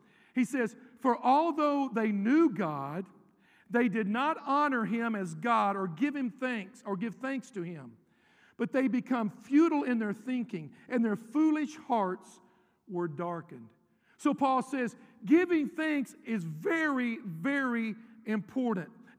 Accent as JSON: {"language": "English", "town": "Nashville", "region": "Tennessee", "country": "United States", "tie": "born there", "said": "I was born in Nashville, Tennessee, January 23rd, and my mom said, it was a blizzard that day."}